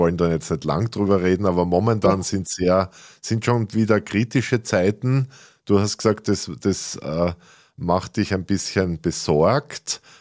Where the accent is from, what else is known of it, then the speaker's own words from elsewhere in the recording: Graz, Styria, Austria; Das ist ja bei uns in Graz oder in anderen Städten auch oft toll